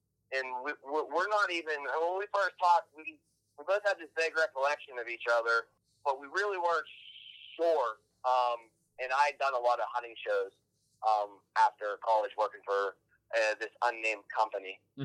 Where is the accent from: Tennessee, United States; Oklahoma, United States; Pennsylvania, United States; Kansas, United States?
Pennsylvania, United States; But I'm actually from Pennsylvania